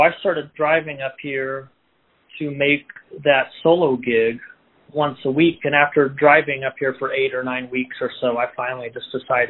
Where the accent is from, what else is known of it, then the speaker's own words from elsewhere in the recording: Ozark, Missouri, United States; So during COVID, I was still in Springfield, Missouri, and I grew up near Ozark, and that's where I was living.